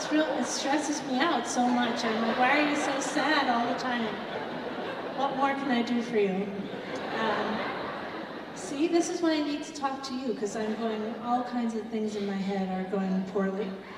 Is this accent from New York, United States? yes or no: yes; Manhattan, New York, United States; I grew up in Manhattan. I'm a broken person.